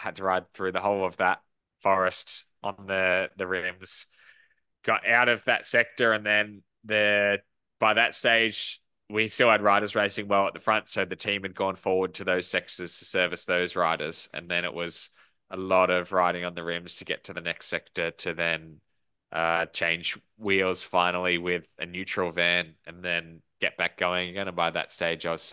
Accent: Australia; And as an Australian racing on that side of the world, it was a race that was special for me.

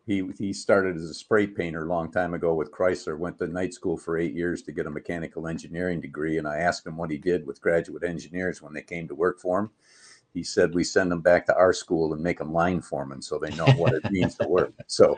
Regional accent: Michigan, United States; I'm a transplant from Michigan, so I haven't got all that built in crazy, but it's here.

